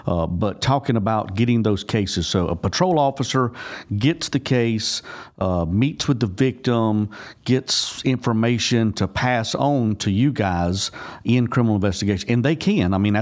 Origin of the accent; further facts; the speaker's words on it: Mooresville, North Carolina, United States; That whole area of Iredell County, which I'm from Mooresville area